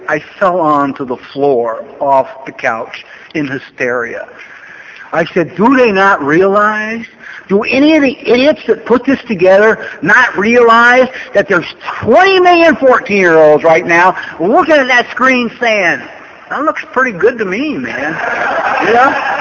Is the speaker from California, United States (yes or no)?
yes; Los Angeles, California, United States; Well, I grew up in Los Angeles. When I was 15, I went to manual arts.